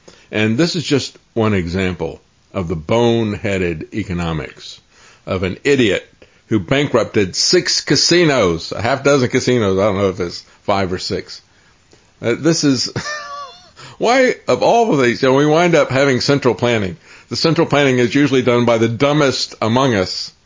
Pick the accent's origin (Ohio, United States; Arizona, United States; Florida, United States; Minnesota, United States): Florida, United States; Tampa; I mean, I grew up in Tampa, and I remember when I was in elementary school